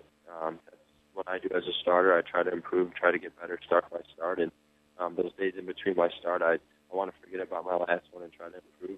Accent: Syracuse, New York, United States; especially growing up in Syracuse, a big Orange fan.

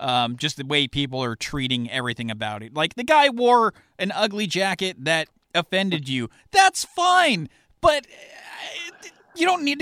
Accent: United States; So as an American, most impactful, Landon Donovan, hands down, greatest American player of all time.

